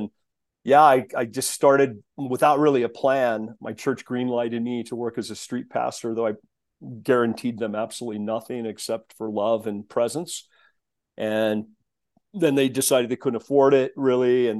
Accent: Steamboat Springs, Colorado, United States; Growing up in Steamboat, I went to a Missouri Synod Lutheran church and was active always and mostly just trying to go skiing after church was over.

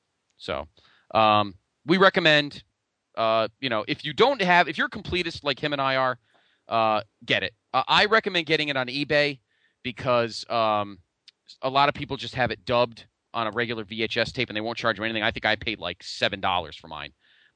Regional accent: Danbury, Connecticut, United States; There's an ECW match he had with Carino, actually in my home state here out in Danbury.

